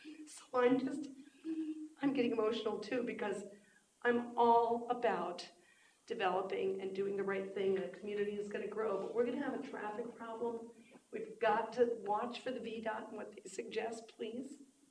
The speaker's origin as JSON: {"language": "English", "region": "New York", "country": "United States", "tie": "born or raised there", "said": "When I grew up in New York, our backyards touched each other."}